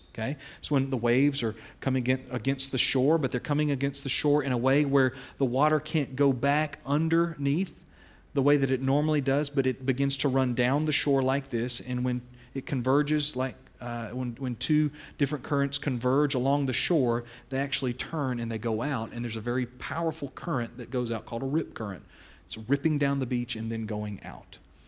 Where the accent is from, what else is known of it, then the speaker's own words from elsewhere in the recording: Panama City, Florida, United States; I grew up, my hometown is Panama City, Florida. I grew up there.